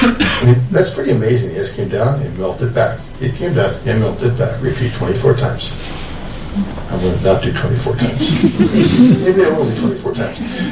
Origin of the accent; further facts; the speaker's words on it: Seattle, Washington, United States; And I'm from Seattle. We use the Space Needle in Seattle as our measuring stick.